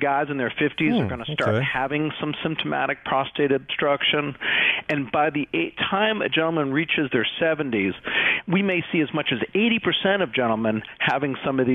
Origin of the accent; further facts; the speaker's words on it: Northeast, United States; now in Statesville, United States; I grew up in the Northeast, but I've been here for the better part of my life, so at this point, I feel like I'm a Southerner.